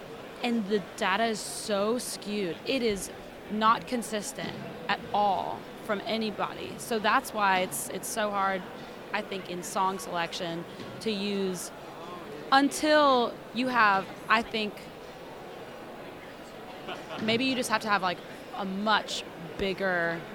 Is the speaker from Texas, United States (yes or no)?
yes; Houston, Texas, United States; now in Nashville, United States; I'm from Houston, Texas, and I grew up in the Southern hospitality, really family-oriented vibe.